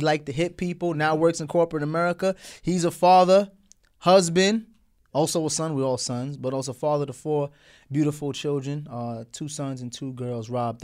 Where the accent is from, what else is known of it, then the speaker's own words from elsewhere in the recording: Puerto Rico; I'm from Puerto Rican.